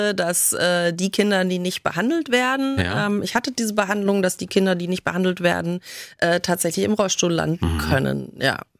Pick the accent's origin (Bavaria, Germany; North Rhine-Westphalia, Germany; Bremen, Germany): Bavaria, Germany; Munich